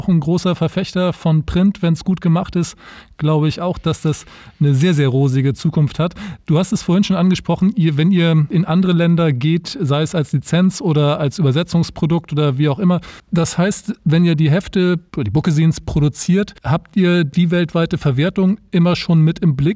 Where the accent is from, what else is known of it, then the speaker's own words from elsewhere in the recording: Northern Germany, Germany; Wir kommen anscheinend beide aus dem Norden.